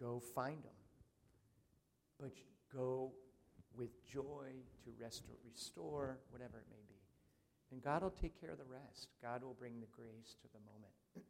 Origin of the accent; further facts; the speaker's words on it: Maryland, United States; I'm from Maryland. Okay, right? What are you doing here? It was really very funny that I was from Maryland and I wasn't from St. Luke's, which is the church right around the corner, right?